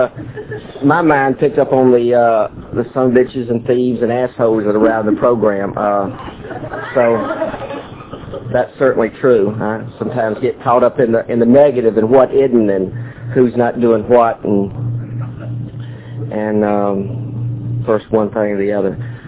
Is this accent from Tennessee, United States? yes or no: yes; Memphis, Tennessee, United States; I'm an addict from Memphis.